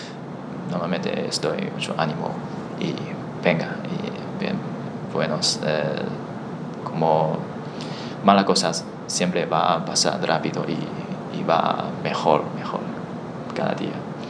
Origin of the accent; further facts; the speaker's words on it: China; Spanish is a second language; moved away; cuando yo me fui de China. Aquí estoy un poco más, no sé, cómodo o libre.